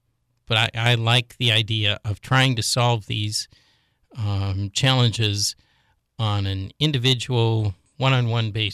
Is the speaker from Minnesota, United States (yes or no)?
yes; Minnesota, United States; We grew up in Minnesota, and I was back there, oh, I don't know, 20, 25 years later, and met my babysitter